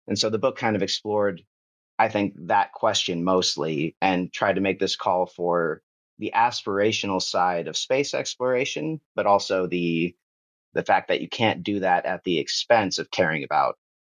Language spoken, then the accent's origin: English; Ventura, California, United States; it took me back to this moment in 2017 when my hometown caught fire during the Thomas Fire. At the time, it was the largest in California history. It was over a year later, there was a bigger fire, and that's sort of the way of things now. But this happened in Ventura, California